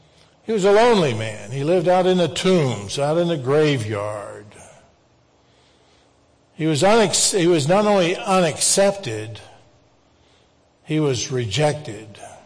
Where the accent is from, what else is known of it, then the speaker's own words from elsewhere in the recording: New Braunfels, Texas, United States; In my hometown of New Braunfels, there's a fellow that when I was a kid, 10, 11, 12 years old, we went to the Saturday movies